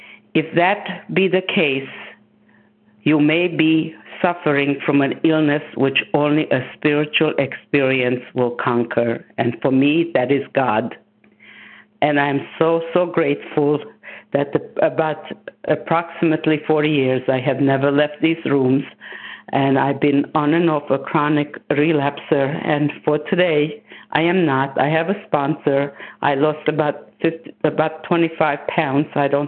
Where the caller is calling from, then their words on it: Boynton Beach, Florida, United States; from South Florida, Boynton Beach.